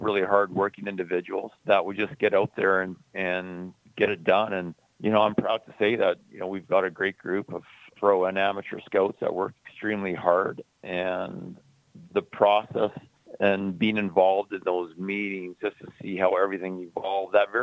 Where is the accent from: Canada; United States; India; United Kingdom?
Canada; Nelson, British Columbia; I was born and raised in Nelson